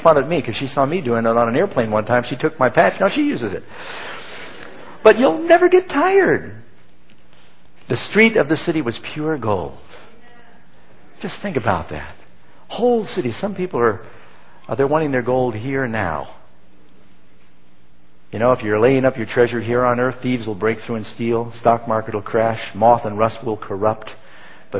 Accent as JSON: {"language": "English", "town": "New York City", "region": "New York", "country": "United States", "tie": "born or raised there", "said": "I grew up here. John and I grew up in New York City."}